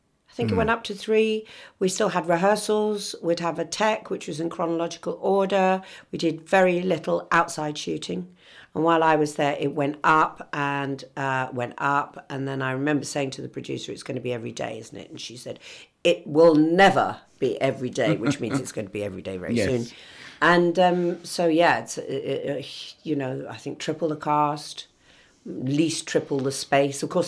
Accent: Bedhampton, South East England, United Kingdom; Born and bred. And, I thought Portsmouth was a really racy city because I grew up in Bedhampton.

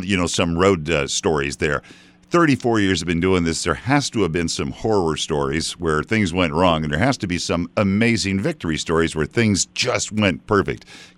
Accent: Iowa, United States; It might have been in my home state of Iowa

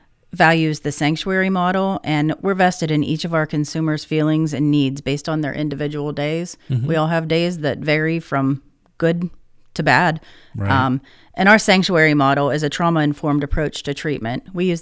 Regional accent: Bolivar, Pennsylvania, United States; I'm from Bolivar, Pennsylvania, a little tiny town. Look a little ways away from here.

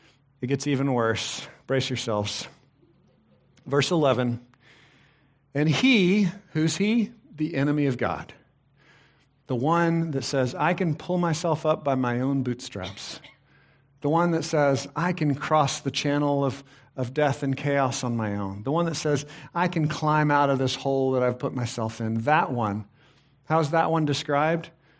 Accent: Texas, United States; If you've ever worked around animals, I grew up in Texas.

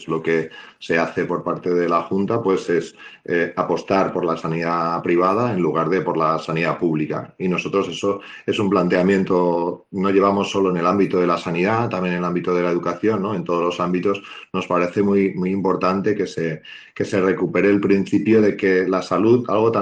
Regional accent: Alcañiz, Aragon, Spain; born there; moved away as an adult; yo soy una persona que nació en Aragón, nací en Teruel, en Alcañiz, hace ya 50 años y llevo ya 22 años por Castilla y León.

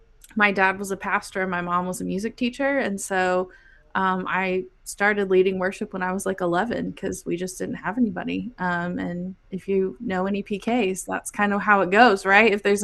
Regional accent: Indiana, United States; moved away as an adult; now in Illinois, United States; Yeah, so I am a Midwestern girl. I grew up in Indiana and I moved to Illinois about a year ago.

